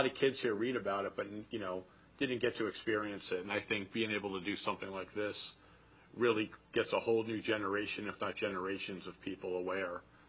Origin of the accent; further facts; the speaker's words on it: New York, United States; born there; I was born in New York, and I was able to see the World Trade Center and all